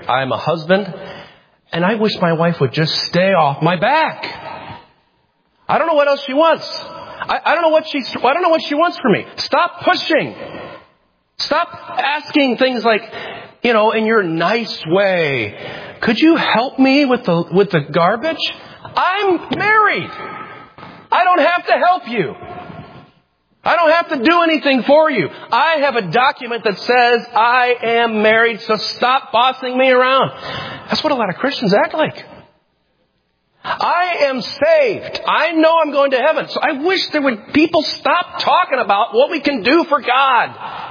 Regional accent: Toledo, Ohio, United States; Sorry to use the term ain't, but we're from Toledo, aren't we? Blue collar. We got no highfalutin people around here.

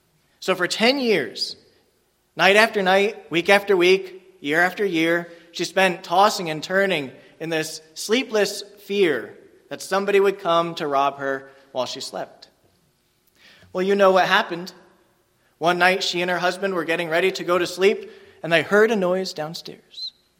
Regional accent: Harmony Township, New Jersey, United States; I'm from Harmony Township, Phillipsburg area, so all the way out west to the Pennsylvania border.

